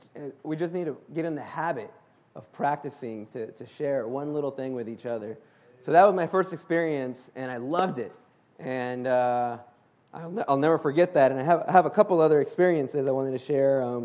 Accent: Texas, United States; And so I was raised in Texas, and I actually touched the Lord, I received the Lord when I was 13.

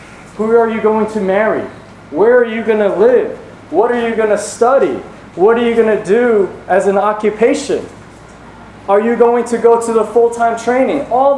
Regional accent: Franklin, United States; I grew up in Franklin, church in Franklin

